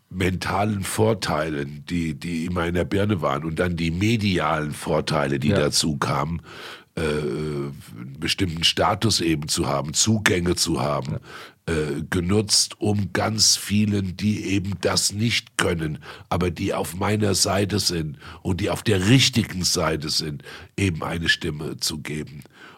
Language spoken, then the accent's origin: German; Frankfurt, Hesse, Germany; Ich bin stolzer Frankfurter Botschafter, wenn ich einfach weiß, wie bunt meine Stadt ist